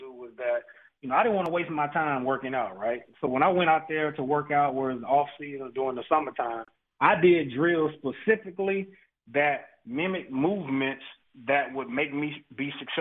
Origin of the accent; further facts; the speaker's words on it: Texas, United States; it's very definitely very special to me being from Texas, growing up in Texas.